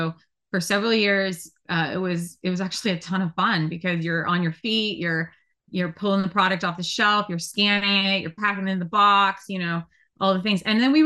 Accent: California, United States; So because I was from the Silicon Valley and Apple Computer was literally born like less than a couple miles from my parents' house, I had a lot of computer experience as compared to my peers.

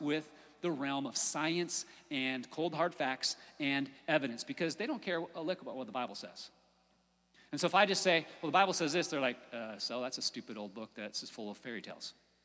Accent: Washington, United States; I'll never forget as a six-year-old standing in my backyard watching Mount St. Helens, because I come from Washington State, and I got to see it live firsthand.

